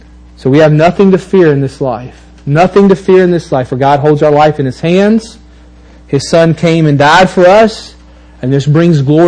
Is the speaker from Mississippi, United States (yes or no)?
yes; Mississippi, United States; Now, that's just a saying from where I'm from Mississippi.